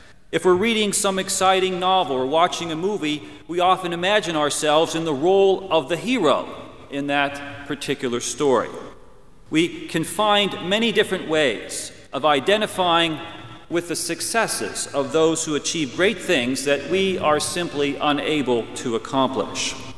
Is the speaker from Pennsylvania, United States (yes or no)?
yes; Pennsylvania, United States; having spent my childhood years growing up in Western Pennsylvania